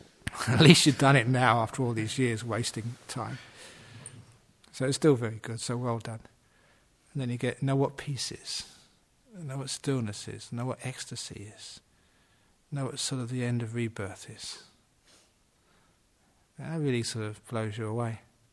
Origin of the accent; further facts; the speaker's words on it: Thailand; when I was growing up in Thailand as a monk